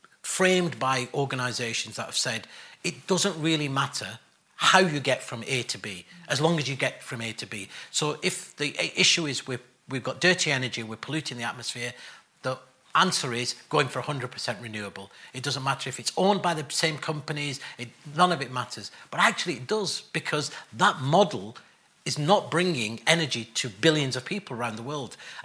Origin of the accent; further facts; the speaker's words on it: North West England, United Kingdom; when aerospace in Lancashire, I forgot about Lucas Aerospace from my hometown.